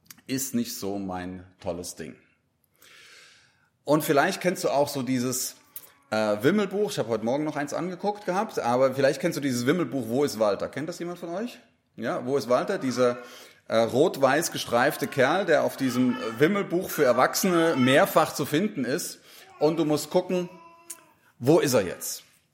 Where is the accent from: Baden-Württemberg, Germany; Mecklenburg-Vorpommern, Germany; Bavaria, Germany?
Baden-Württemberg, Germany; Dusslingen; Das bin ich aus Dusslingen nicht gewohnt. Ich gehe auch schon ungern nach Tübingen deswegen.